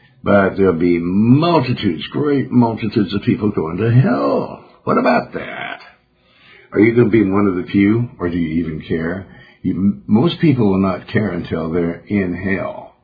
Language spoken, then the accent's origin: English; Montana, United States; Because I'm from Montana.